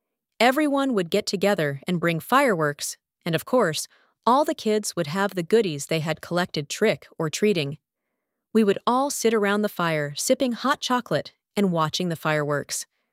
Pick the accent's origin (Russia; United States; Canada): Canada; Hudson Bay, Saskatchewan; born there; I was born in Hudson Bay, Saskatchewan, February 5, 1959. I am the eighth and last born child of … Since I was only 4 years old when we moved out of Hudson Bay